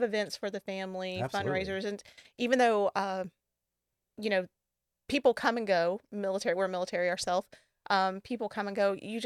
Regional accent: Louisville, Kentucky, United States; Yeah, I'm from Louisville, Kentucky.

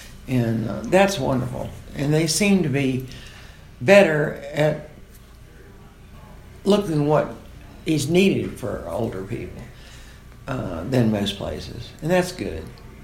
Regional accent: Reading, Virginia, United States; also born or lived in Richmond; now in Jackson, United States; I'm from Reading, Virginia. And the last 11 years before coming here, I lived in Richmond.

